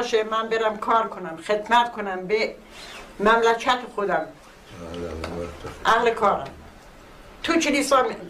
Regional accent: Iran; مسلمان مسیحی همه همون یکی هستیم، ما ایرانی هستیم.

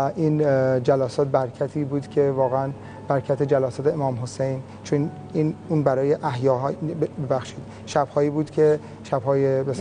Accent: Iran; گفتم من ایرانی هستم.

